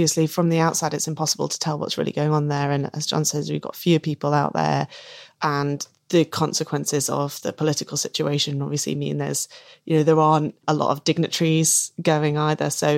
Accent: England, United Kingdom; You know, I'm English and I'm not a part of that culture that pervaded before. This is a new way of being English and we're going to be really proud of it.

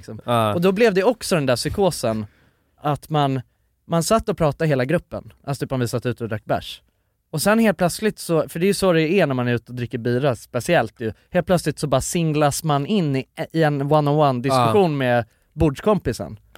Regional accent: Sweden; Så att det inte hörs att jag är svensk nu.

